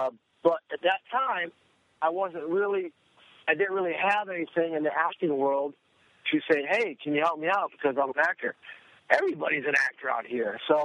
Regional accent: Michigan, United States; I got it was an agency, like one of the only agencies in Michigan that had that time. I moved back home from California in 2002. Had a midlife crisis, freaked out, moved back home, bought the house I grew up

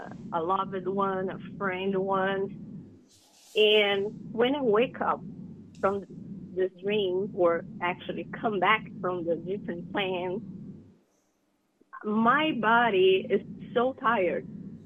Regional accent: Brazil; now in Bristol, United States; I'm from Brazil, so, but I live here in Bristol, Connecticut. So then my parents became Buddhist. Then, of course, I became Buddhist.

